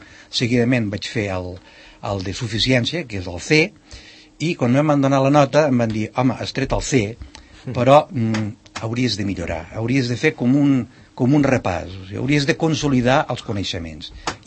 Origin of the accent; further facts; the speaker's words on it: Catalonia, Spain; Jo fa 3 anys que em vaig jubilar i encara que sóc català, no sabia escriure català. Tota la meva vida professional s'ha fet en castellà